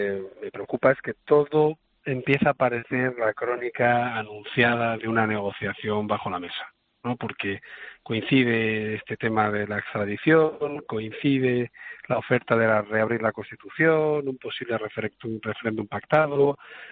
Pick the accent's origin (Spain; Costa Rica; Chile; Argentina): Spain; me siento despreciado como español